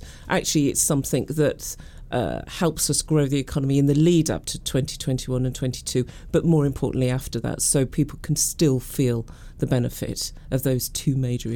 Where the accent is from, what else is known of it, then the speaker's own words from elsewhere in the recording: Birmingham, West Midlands, United Kingdom; being a Brummie and looking at how the city and the region has changed over the past 25 years or so has been quite phenomenal and really, really exciting.